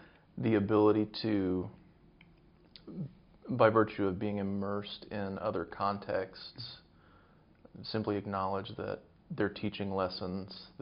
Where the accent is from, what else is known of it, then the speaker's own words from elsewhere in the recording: United States; As an American, I'm a sucker for a British accent.